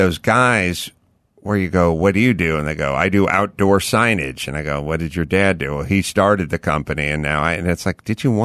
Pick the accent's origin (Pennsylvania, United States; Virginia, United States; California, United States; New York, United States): California, United States; North Hollywood; North Hollywood.